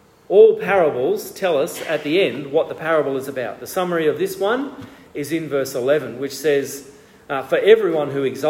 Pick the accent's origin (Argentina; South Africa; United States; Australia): Australia; Now, I think what I was doing was being very Australian.